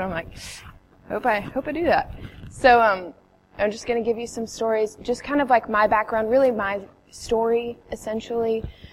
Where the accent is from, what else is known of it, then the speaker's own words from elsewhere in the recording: Maryland, United States; now in Selma, United States; I'm married to Luke. I'm not from Selma originally. I'm from Maryland. I moved here about like 3 years ago. I didn't grow up in a charismatic church.